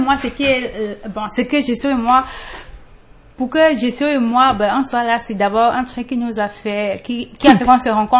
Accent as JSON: {"language": "French", "country": "Cameroon", "said": "Moi, je suis africaine, je suis camerounaise"}